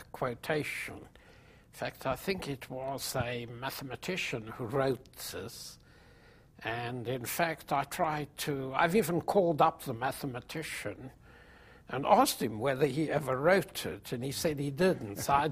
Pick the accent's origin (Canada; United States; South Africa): South Africa; Gauteng; there was a public library in my hometown, which was a small town just outside Johannesburg.